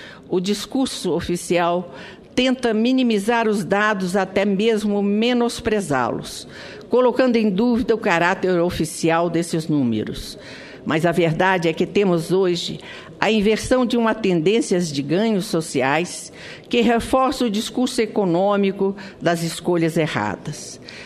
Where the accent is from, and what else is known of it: Brazil